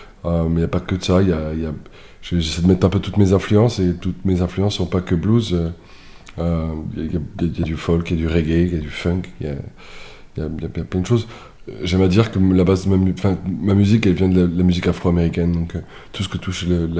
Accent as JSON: {"language": "French", "country": "France", "said": "Et ils ont des bluesmen là-bas, donc ça, en tant que Français, c'est un peu compliqué."}